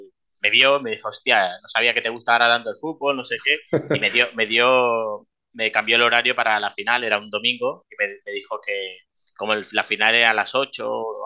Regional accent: Calella, Catalonia, Spain; mi pueblo, Calella se llama, en mi pueblo, y fuimos a un bar que justamente como es verano, mi pueblo es muy turístico y mi pueblo siempre es reconocido porque tiene mucho turista alemán.

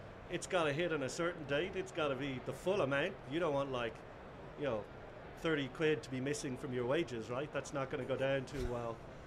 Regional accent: Ireland; my home country in Ireland

